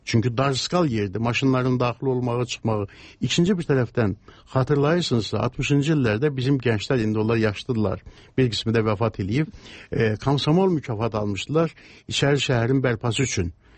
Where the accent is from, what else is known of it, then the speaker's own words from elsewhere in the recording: Karabakh, Azerbaijan; Mən Qarabağlıyam